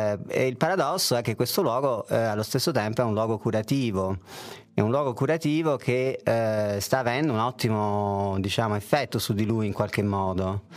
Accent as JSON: {"language": "Italian", "town": "Florence", "region": "Tuscany", "country": "Italy", "tie": "born or raised there", "said": "sono nato e cresciuto a Firenze, sono mezzo americano"}